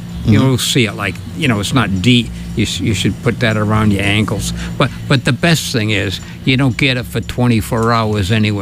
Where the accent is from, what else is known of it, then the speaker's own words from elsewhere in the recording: Tiverton, Rhode Island, United States; when I grew up in Tiverton, Rhode Island, southeastern Mass, I never saw a deer tick in my life.